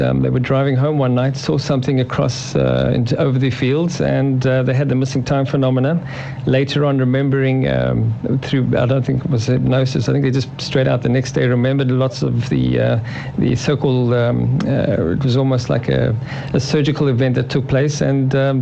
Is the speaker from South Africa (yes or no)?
yes; South Africa; Well, the Americans, of course, I'm South African